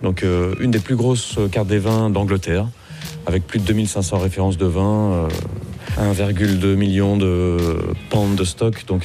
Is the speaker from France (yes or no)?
yes; Nouvelle-Aquitaine, France; also born or lived in Switzerland / Monaco; je suis parti donc de Charentes dans le Périgord, donc c'est pas très loin, ça va, mais après du Périgord je suis parti en Suisse pendant 3 ans à peu près, et après je suis parti à Monaco.